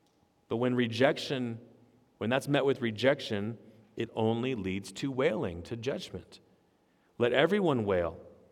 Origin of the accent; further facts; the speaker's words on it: Manteca, California, United States; also born or lived in Ripon, California; Where I grew up in Manteca, California, we celebrated every year the pumpkin festival.